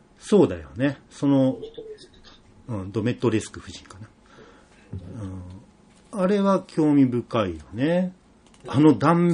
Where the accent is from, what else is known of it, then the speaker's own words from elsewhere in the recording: Hachioji, Tokyo, Japan; しかも俺の地元のすぐ近く、長房団地とか、高尾と西八の間の浅川沿いとかで多いという